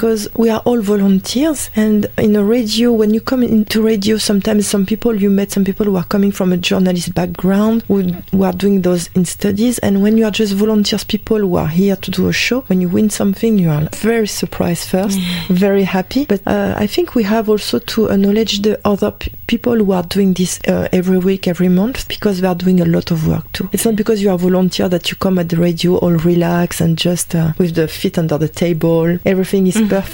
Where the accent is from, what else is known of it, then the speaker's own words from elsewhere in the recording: New Caledonia; English is a second language; some people can hear I've got an accent. I'm French. Not from France, I'm sorry, not from Paris or Lyon. I'm from New Caledonia, just a tiny island in the South Pacific.